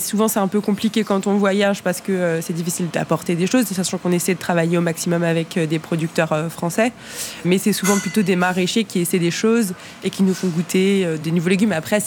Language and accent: French; Bourgogne-Franche-Comté, France; Alors, je ne viens pas du tout du Lot-et-Garonne, je viens de Franche-Comté.